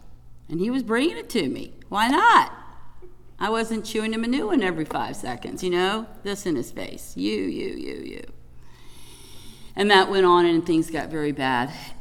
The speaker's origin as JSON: {"language": "English", "town": "Chesapeake", "region": "Virginia", "country": "United States", "said": "A friend of mine, I'm from Chesapeake."}